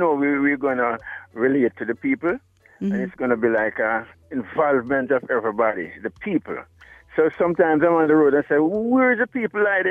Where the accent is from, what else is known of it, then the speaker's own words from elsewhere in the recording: Kingston, Jamaica; also born or lived in Portland, Jamaica; Okay, I'm from Kingston. I was born in Kingston. And I spent 4 years in Portland.